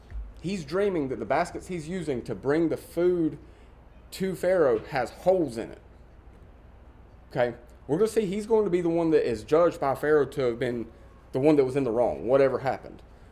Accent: the South, United States; And I know we're all from the South.

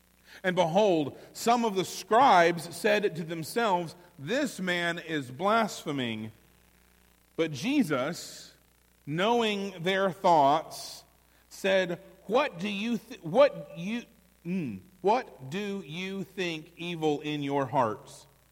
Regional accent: Gulf Coast, United States; You know, growing up on the Gulf Coast, growing up having friends from New Orleans

